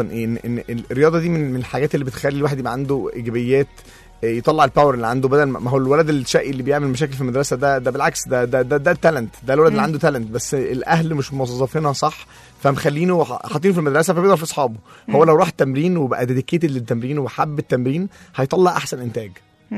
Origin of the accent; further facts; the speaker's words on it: Egypt; AGF اكاديمي دي من اكبر الاكاديميات اللي عندنا في مصر